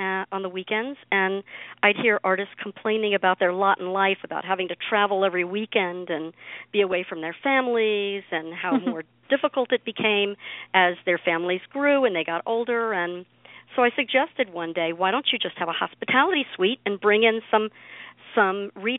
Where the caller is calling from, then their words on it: Baltimore, Maryland, United States; Well, I'm calling from Baltimore, Maryland, just north of Baltimore City, and I am an ex-Army wife.